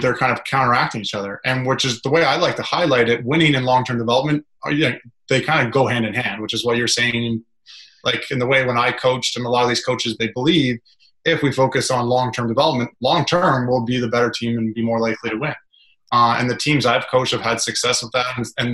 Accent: North Bay, Ontario, Canada; … from North Bay, Ontario, my hometown.

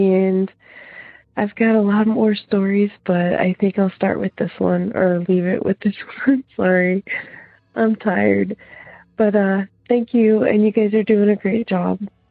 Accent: Iowa, United States; I am from Iowa.

